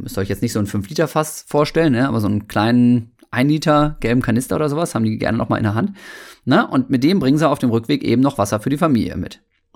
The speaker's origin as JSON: {"language": "German", "town": "Osnabrück", "region": "Lower Saxony", "country": "Germany", "tie": "born or raised there", "said": "ich bin ja in Osnabrück aufgewachsen, ne?"}